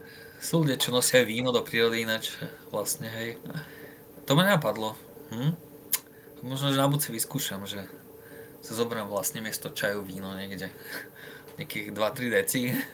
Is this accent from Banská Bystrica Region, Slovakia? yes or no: yes; Kremnica, Banská Bystrica Region, Slovakia; lebo u nás v Kremnici bolo celkom teplo